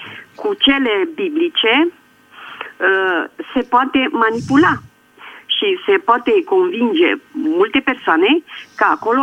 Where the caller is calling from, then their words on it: Bucharest, Romania; Sunt din București și vă pun acum o întrebare.